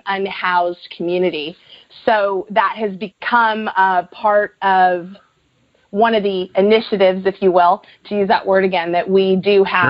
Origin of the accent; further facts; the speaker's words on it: Midwest, United States; I'm from the Midwest, by the way.